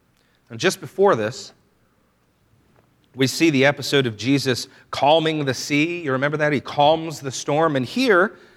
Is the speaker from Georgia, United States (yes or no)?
yes; Georgia, United States; I grew up mostly outside of Atlanta, and so as I got older and could drive, Atlanta was a cool place with lots of things to do.